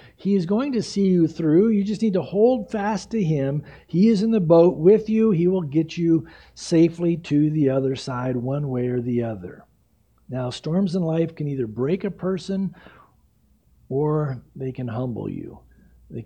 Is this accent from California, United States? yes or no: yes; San Diego, California, United States; We grew up together in San Diego, played ball together in high school and college and all